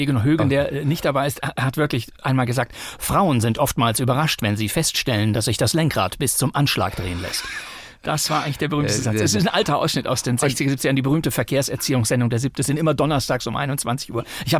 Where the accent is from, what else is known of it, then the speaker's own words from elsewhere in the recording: Bonn, North Rhine-Westphalia, Germany; also born or lived in Bochum; Ja, ich bin zwar in Bochum geboren, pro forma, aber ich habe dann meine ersten 30 Lebensjahre in Bonn verbracht und würde mich deshalb auch als Rheinländer bezeichnen.